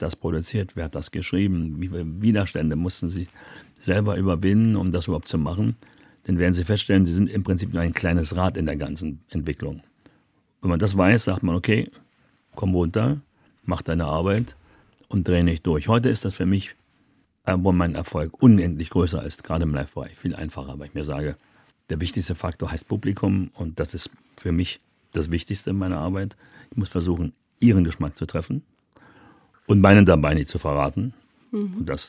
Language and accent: German; Berlin, Germany; wurde man mir mal hingefahren in meine Geburtsstraße, da wo ich dann aufgewachsen bin.